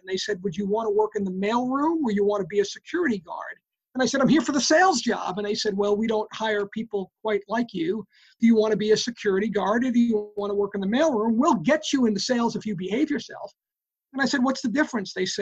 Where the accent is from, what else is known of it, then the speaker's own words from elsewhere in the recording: Bronx, New York, United States; So I grew up in the Bronx, New York, part of New York City, back when New York City wasn't so quite cosmopolitan. It was a little bit more gritty and rougher.